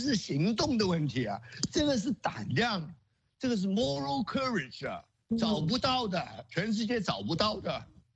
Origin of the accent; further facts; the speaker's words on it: Hong Kong; 我们香港人